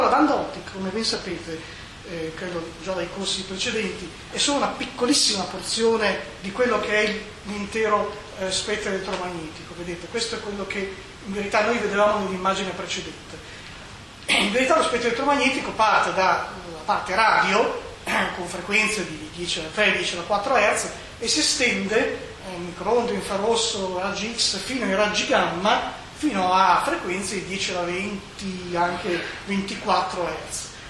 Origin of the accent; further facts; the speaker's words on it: Piedmont, Italy; Io sono piemontese, però mi sono laureato presso l'Università di Padova e poi mi sono specializzato in sistemi spaziali sempre a Padova, al CISAS, e adesso lavoro a Merate